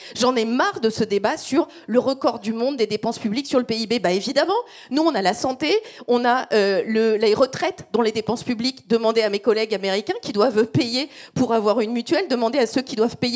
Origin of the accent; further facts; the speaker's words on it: France; Et ben moi je suis française, du coup j'ai un peu la honte et j'aime pas du tout ça.